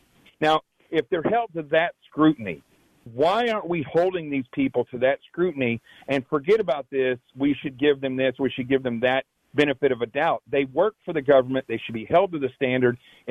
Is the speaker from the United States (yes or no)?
yes; the South, United States; I'm from the South, you know.